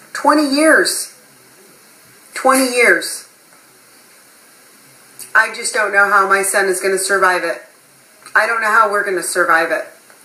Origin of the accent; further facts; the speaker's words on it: Pacifica, California, United States; I'm from Pacifica, California.